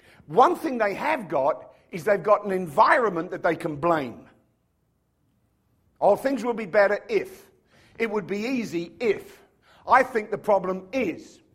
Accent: London, United Kingdom; I was born and raised in London, and I had no vision.

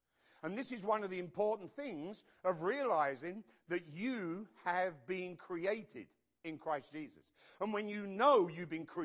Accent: United Kingdom; moved away as an adult; now in United States; I had to stand before a judge, lift my hand, and swear that I am no longer British. That I am now an American.

